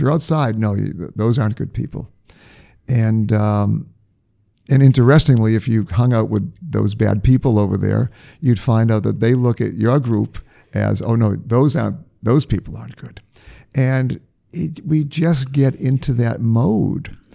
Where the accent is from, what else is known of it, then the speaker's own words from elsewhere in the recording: New England, United States; I grew up in New England